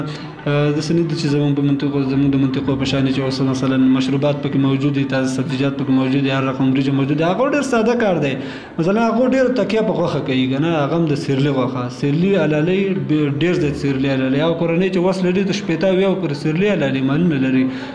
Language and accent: Pashto; Afghanistan; تا ته ما مخکې وویل چې زه اصلا د کونړ ولایت اوسېدونکی یم.